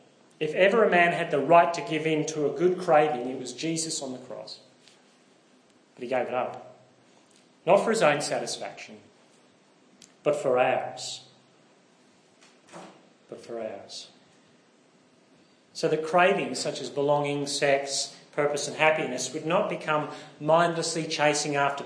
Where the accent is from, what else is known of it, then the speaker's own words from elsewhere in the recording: Northern Ireland, United Kingdom; I'm from Northern Ireland. Yeah, long time ago. The more nervous I get, the more I sound Northern Irish. So today I was very Northern Irish.